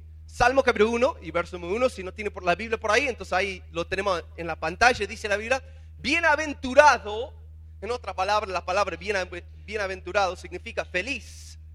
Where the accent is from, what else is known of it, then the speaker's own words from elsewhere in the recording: United States; No sé acá, pero yo soy de Estados Unidos